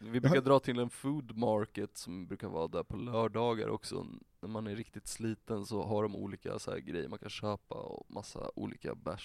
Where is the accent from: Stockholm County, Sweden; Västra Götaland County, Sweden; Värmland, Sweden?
Stockholm County, Sweden; Stockholm; när man kommer dit som stockholmare och bara fuck Göteborg